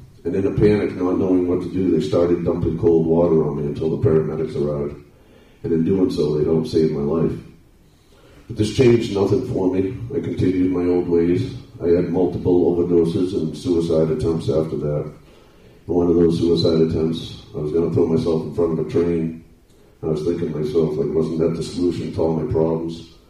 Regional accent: Dover, New Hampshire, United States; I'm 44. I'm from Dover, New Hampshire.

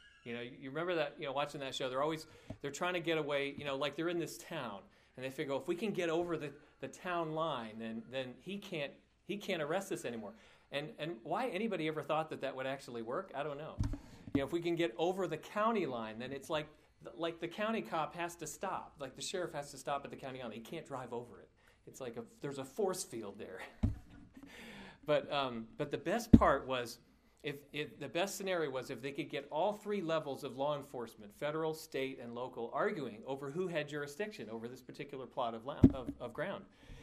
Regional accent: New England, United States; And it's kind of odd growing up in New England and liking The Dukes of Hazzard, isn't it?

